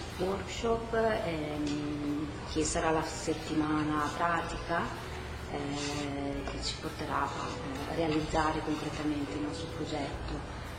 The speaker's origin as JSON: {"language": "Italian", "town": "Trento", "region": "Trentino-Alto Adige", "country": "Italy", "tie": "born or raised there", "lives_now": "Venice, Italy", "said": "sono di Trento. nata e cresciuta in città, ma da 5 anni circa vivo a Venezia, perché ho studiato all'Accademia di Belle Arti"}